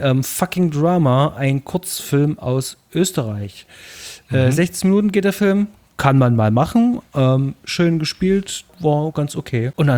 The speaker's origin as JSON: {"language": "German", "town": "Leipzig", "region": "Saxony", "country": "Germany", "said": "Das ist irgendwo hinten bei uns in Leipzig, im Leipziger Osten."}